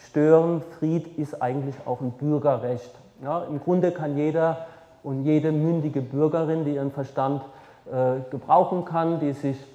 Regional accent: Heidelberg, Baden-Württemberg, Germany; in Heidelberg, wo ich herkomme

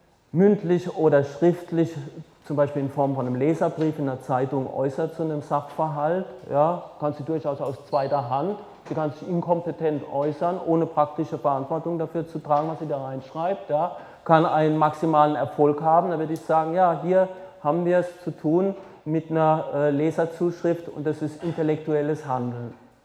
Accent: Heidelberg, Baden-Württemberg, Germany; in Heidelberg, wo ich herkomme

